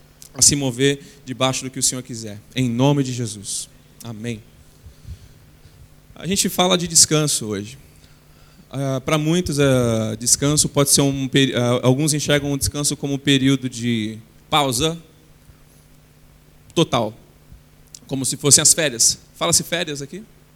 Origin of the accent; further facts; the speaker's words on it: Brazil; sou lá do Brasil